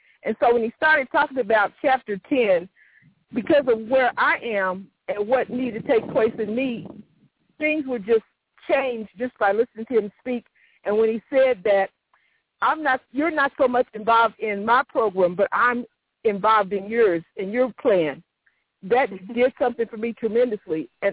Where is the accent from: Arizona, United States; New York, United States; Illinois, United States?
Illinois, United States; Chicago; from Chicago.